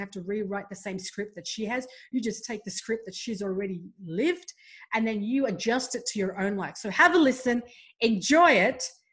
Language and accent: English; Canberra, Australian Capital Territory, Australia; when people ask me, where are you from? Where do you live? I say Canberra. And they're like, okay. So it's not Sydney or Melbourne.